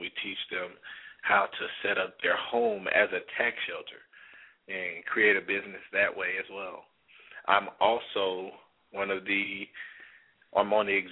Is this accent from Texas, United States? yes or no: yes; Houston, Texas, United States; I am originally from Houston, born and raised. Go Rockets.